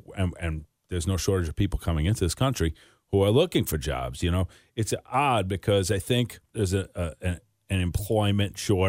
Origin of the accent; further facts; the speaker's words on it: New York City, New York, United States; growing up in Bronx, New York, where I grew up, very working class neighborhood.